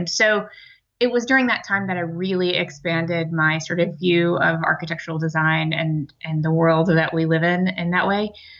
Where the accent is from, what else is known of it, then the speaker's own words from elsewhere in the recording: Amarillo, Texas, United States; So I grew up in Amarillo, Texas, which is not really a place people think of when they think about inspiring architecture.